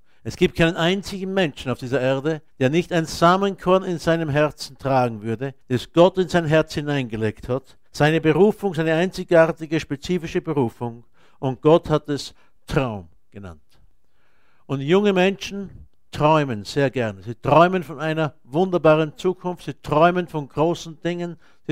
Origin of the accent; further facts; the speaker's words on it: Austria; ich bin ein gebürtiger Österreicher und bin in einem armen Haus aufgewachsen.